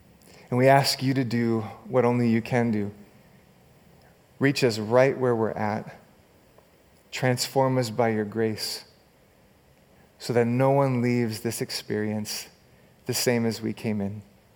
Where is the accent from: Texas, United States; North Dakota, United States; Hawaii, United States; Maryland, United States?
Hawaii, United States; I grew up in Hawaii where we actually had sharks in the ocean.